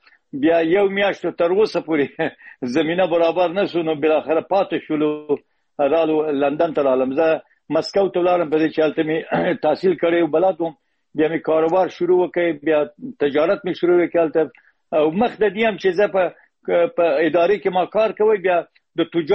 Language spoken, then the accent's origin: Pashto; Herat, Afghanistan; born there; په هرات کې پیدا شوی یم.